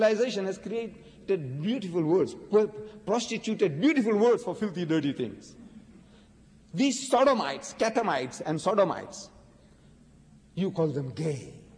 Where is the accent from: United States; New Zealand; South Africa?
South Africa; See, we are in close contact with Britain because we are English-speaking people. It was South Africa was a colony of Britain. So we are in close contact.